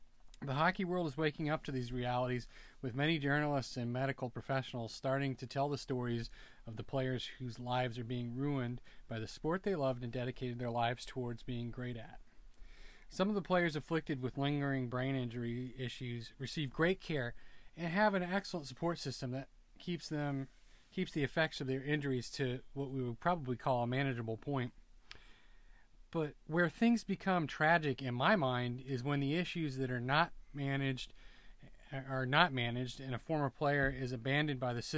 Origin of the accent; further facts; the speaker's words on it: United States; That's definitely the hockey theme of my childhood, being a kid growing up in the States in the 90s.